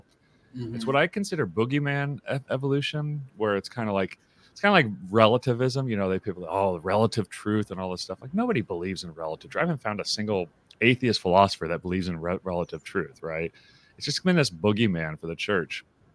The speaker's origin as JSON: {"language": "English", "town": "Tulsa", "region": "Oklahoma", "country": "United States", "tie": "born or raised there", "said": "So I was raised in Tulsa, Oklahoma, which is like the thickest Christian culture in America"}